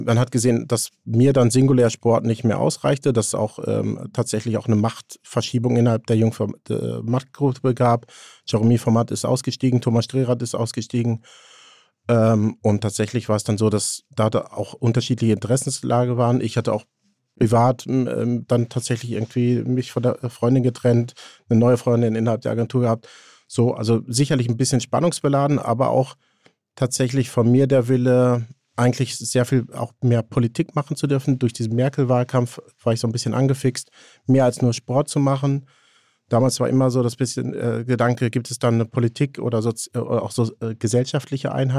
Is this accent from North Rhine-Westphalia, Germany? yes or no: yes; Haltern am See, North Rhine-Westphalia, Germany; und ich komme ja aus Haltern am See, das ist Münsterland